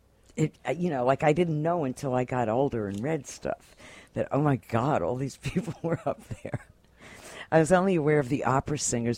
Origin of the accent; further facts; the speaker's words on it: New York, United States; I mean, this is the way I grew up, and that's the way I always lived. And that's, you know, for me, I mean, I'm a New Yorker.